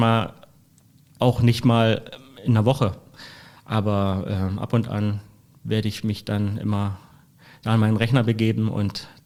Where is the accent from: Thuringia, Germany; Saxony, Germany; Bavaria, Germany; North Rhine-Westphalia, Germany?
Saxony, Germany; born there; moved away as an adult; Seit 21 Jahren wohne ich hier in Mecklenburg-Vorpommern. Ich bin gebürtiger Sachse.